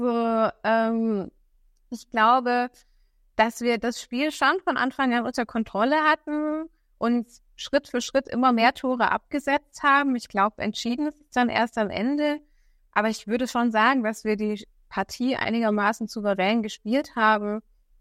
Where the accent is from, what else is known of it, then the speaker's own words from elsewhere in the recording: Thuringia, Germany; Nee, wir kommen ja aus Thüringen, wir machen das alles ein bisschen nachhaltiger.